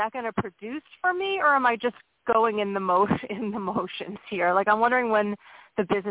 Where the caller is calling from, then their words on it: Pennsylvania, United States; Hey, Tony … from Pennsylvania.